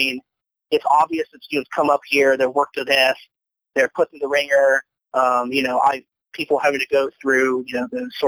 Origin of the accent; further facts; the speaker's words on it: West Virginia, United States; I'm from West Virginia.